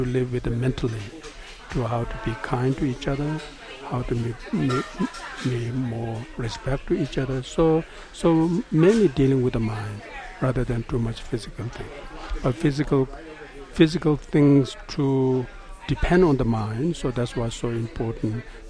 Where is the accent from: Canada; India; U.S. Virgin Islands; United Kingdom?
India; English is a second language; now in United States; I grew up in India.